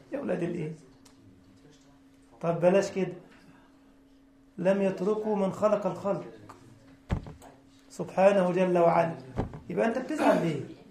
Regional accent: Egypt; عارف في مثل كده عندنا في مصر يقول لك ما لقوش في الورد عيب قالوا يحمر الخدين.

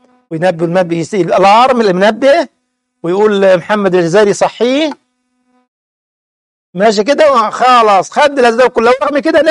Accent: Egypt; انت عندنا في مصر يقول لك ايه

